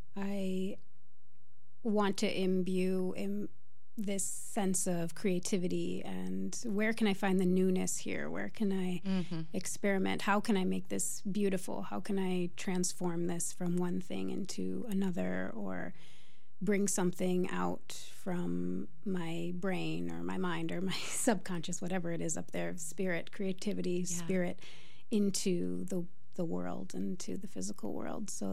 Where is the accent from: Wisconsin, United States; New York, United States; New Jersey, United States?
Wisconsin, United States; Milwaukee; also born or lived in La Crosse; But I grew up in Milwaukee. So I spent a lot of my childhood going back and forth to La Crosse, and I went to school in La Crosse.